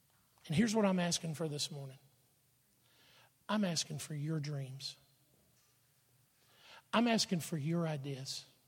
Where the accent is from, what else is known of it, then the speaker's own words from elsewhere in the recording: Alabama, United States; I'm a preacher from Alabama. I'm from Alabama. We're like 50th on every list in the country, you know?